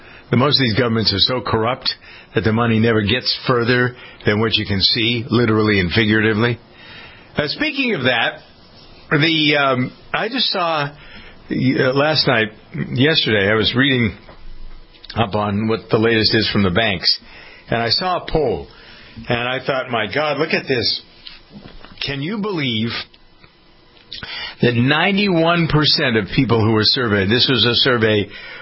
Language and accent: English; Framingham, Massachusetts, United States; my banking relationship is with a little bank in my hometown of Framingham, Massachusetts.